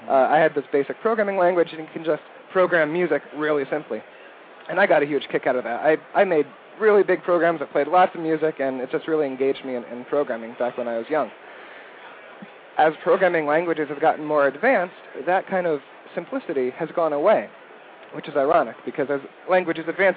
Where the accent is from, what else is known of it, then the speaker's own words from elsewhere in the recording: Boston, Massachusetts, United States; Well, I'm also from the Boston area.